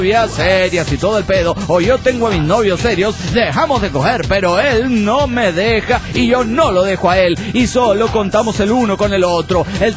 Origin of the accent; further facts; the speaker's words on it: Sonora, Mexico; Soy de Sonora, México, a lo que voy claro y directo.